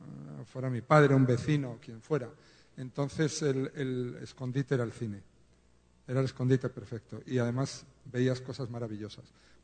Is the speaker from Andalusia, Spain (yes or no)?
no; Madrid, Community of Madrid, Spain; soy un madrileño del barrio de Estrecho, que es un barrio clase media baja, humilde, de una familia numerosa, muchos hermanos, 8 trabajadores.